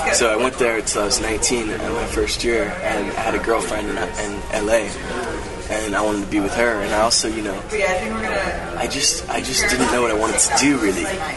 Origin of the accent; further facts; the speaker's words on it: California, United States; it takes place in East Texas, and I'm from Northern California.